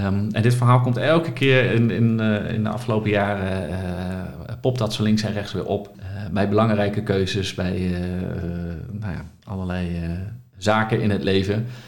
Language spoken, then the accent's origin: Dutch; Olst, Overijssel, Netherlands; Wij wonen met z'n viertjes in Olst. Daar ben ik ook geboren en getogen. Dus een aantal jaar geleden zijn we daar weer neergestreken.